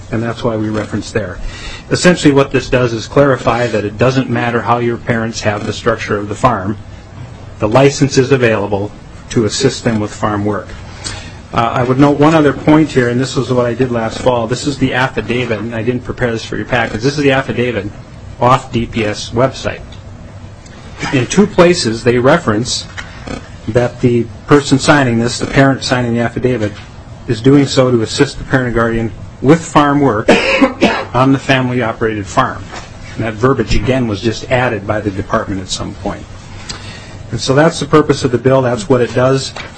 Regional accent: Minnesota, United States; On our own farm, I grew up in Chippewa County. If we had to go get parts for the sugar beet equipment, we had to go to Clara City, which was 35 miles, and this is back in 1982.

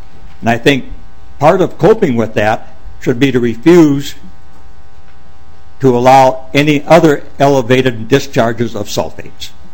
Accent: Minnesota, United States; from Sudan, Minnesota.

